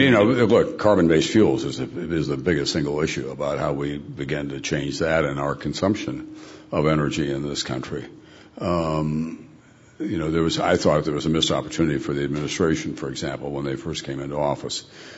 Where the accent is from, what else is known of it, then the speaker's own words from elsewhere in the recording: South Dakota, United States; now in Montana, United States; We grew up in South Dakota, and then we became avid backpackers, first in California, although I'd done it as a child, and I introduced her to it in the Sierra, did it in Colorado, all over Montana and Wyoming.